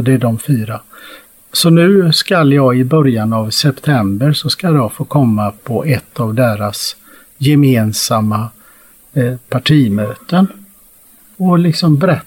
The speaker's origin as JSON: {"language": "Swedish", "town": "Ulricehamn", "region": "Västra Götaland County", "country": "Sweden", "tie": "born or raised there", "said": "i min hemstad Ulricehamn"}